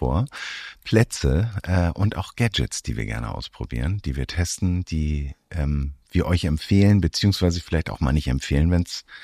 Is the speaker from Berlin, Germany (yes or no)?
no; Hamburg, Germany; Und zwar gibt es bei uns in Hamburg, wir sind ja Hamburger Jungs, die Elbe, die kennt ihr auch.